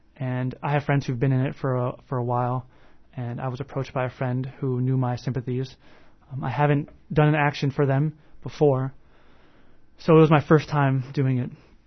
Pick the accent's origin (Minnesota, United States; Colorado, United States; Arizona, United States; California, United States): California, United States; San Diego; I'm from San Diego, California